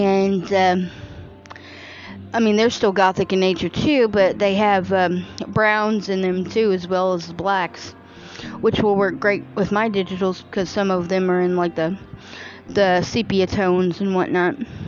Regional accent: Midwest, United States; of course, I'm from the Midwest, so the Midwest basically is the furthest south that northern people go

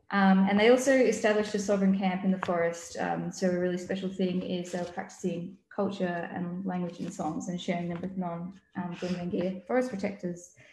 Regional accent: Melbourne, Victoria, Australia; in so-called Melbourne. My ancestors settled in so-called Australia from Northern England, I think, and I grew up on Tunurong country

